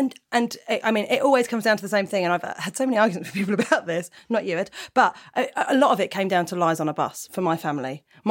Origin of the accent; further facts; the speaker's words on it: Portsmouth, South East England, United Kingdom; I come from Portsmouth.